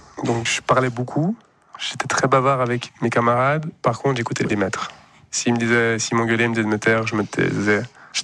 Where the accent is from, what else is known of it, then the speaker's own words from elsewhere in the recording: Fribourg, Switzerland; born there; Alors, mon père, il est suisse. Ma mère, elle est de Colombie. Les deux, ils se sont rencontrés à Fribourg. Et moi, je suis né à Fribourg.